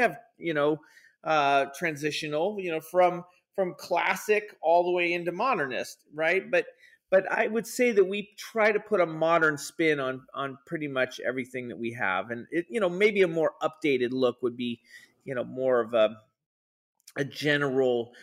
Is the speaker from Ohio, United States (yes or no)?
no; California, United States; So it's really kind of difficult to say exactly where we're from, but I'm from California.